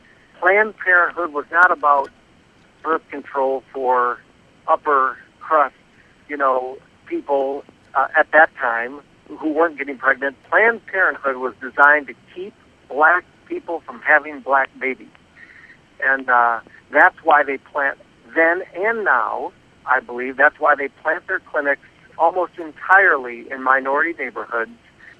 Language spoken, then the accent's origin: English; Michigan, United States; It was legal in something like 17 states, including my home state of Michigan